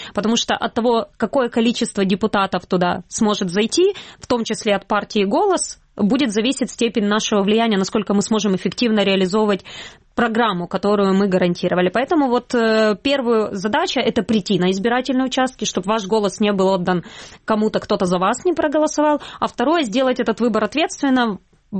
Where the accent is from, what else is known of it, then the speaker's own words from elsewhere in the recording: Crimea, Ukraine; я, как человек из Крыма родом